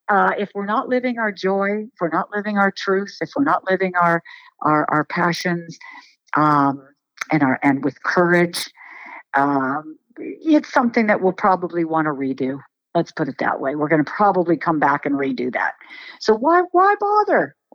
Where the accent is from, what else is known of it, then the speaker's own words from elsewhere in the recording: Canada; Well, I'm from Canada, so I guess you, the Americans would say on a vacation.